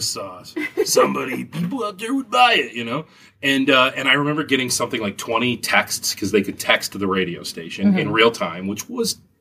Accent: Conneaut, Ohio, United States; now in Rochester, United States; So I moved here in 2007. I'm from a little town, Conneaut, Ohio. So about 3 hours from here. Not too far, just across the border in Ohio.

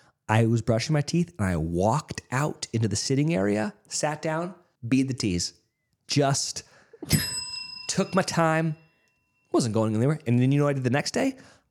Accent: California, United States; I'm Californian.

